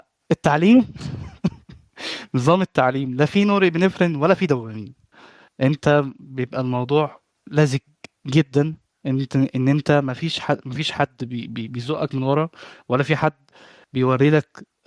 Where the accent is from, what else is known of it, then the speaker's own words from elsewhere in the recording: Egypt; لا لا، من مصر، أنا من مصر في الأصل